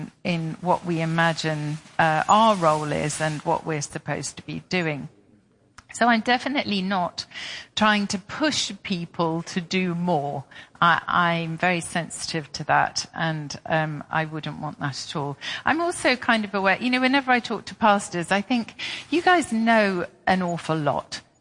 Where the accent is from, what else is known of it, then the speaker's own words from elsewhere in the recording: England, United Kingdom; obviously I'm British and I've lived in England for most of my life.